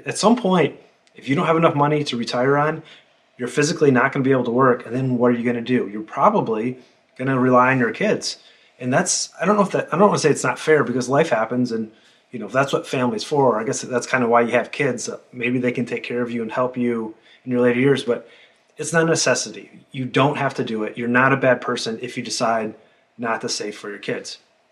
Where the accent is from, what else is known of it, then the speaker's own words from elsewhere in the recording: Detroit, Michigan, United States; I didn't travel out of the country other than Canada, but I'm from the Detroit area, so that's like 45 minutes away.